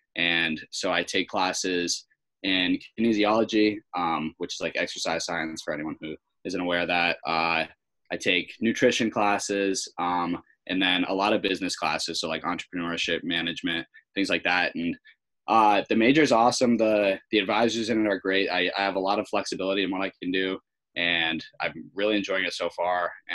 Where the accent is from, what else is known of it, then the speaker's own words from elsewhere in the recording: Natick, Massachusetts, United States; I'm from Natick, Mass. I'm at school. I'm at UMass, so I'm in Amherst.